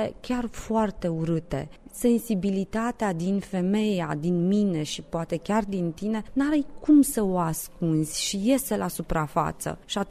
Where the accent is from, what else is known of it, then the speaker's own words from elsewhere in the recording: Romania; sunt mândră că eu sunt româncă